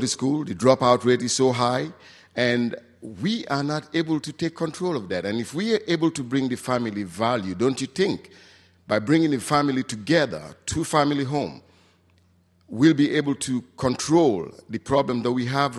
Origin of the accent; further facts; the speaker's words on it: Gambia; now in Douglasville, United States; I'm originally from the Gambia in West Africa, based now in Douglasville, Georgia.